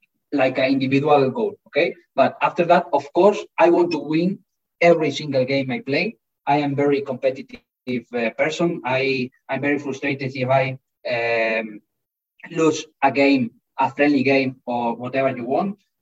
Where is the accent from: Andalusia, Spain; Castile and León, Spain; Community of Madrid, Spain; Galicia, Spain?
Galicia, Spain; I am from Galicia. I am from Galicia.